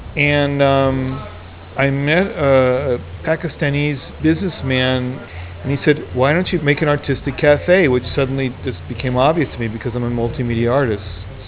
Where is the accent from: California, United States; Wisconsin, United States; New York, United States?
California, United States; also born or lived in France / Spain; I've lived in France and Spain and I'm from California.